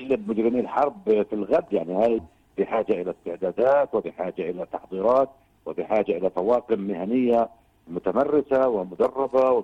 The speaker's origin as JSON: {"language": "Arabic", "country": "Palestine", "said": "لأن هناك أيضا مخاطر من أن نقع نحن كفلسطينيين في خلافات مع اختصاص المحكمة"}